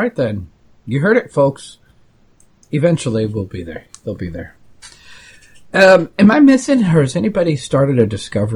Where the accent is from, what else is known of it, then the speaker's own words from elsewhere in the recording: Nebraska, United States; from Nebraska.